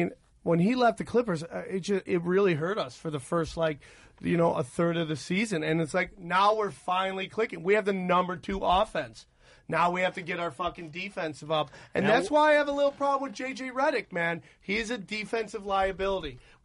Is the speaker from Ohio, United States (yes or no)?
no; Syracuse, New York, United States; I grew up in Syracuse area, and I wasn't a Cuse fan.